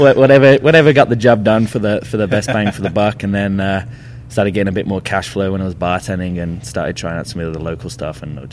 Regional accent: Birmingham, West Midlands, United Kingdom; now in Canada; Birmingham, England. I'm just about 10 and a half years now here in beautiful BC.

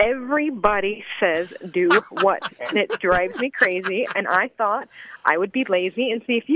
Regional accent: Delaware, United States; now in Dallas, United States; Okay, well, I am actually originally from the state of Delaware, and that is where I met my ex-husband.

